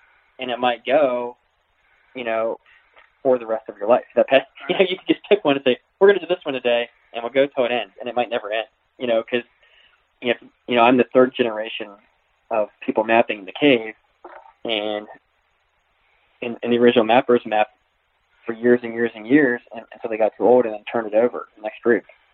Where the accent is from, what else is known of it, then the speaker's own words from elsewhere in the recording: South Dakota, United States; And then Jewel Cave, which is, you know, kind of my hometown cave here in the Black Hills.